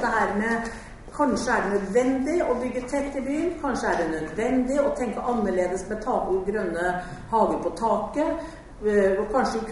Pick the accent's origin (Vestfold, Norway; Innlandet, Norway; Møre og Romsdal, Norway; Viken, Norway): Vestfold, Norway; Tønsberg; now in Bodø, Norway; Jeg kommer fra Norges eldste by, og brukte veldig mange år på å skjønne at det ikke gamle trehus var det eneste lykken I livet.